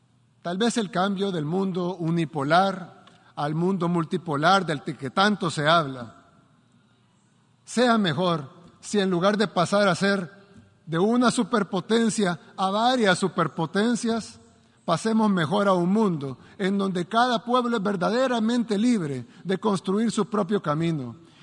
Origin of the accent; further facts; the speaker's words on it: El Salvador; tal vez no solo resonarán en mi país, El Salvador, sino también en otros pueblos del mundo